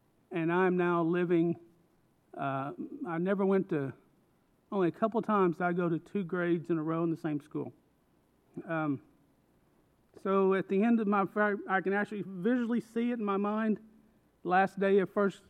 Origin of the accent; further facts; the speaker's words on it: Lexington, Kentucky, United States; So I was born in Lexington, Kentucky, on the campus of University of Kentucky. Dad was ROTC. We moved few times there around Lexington.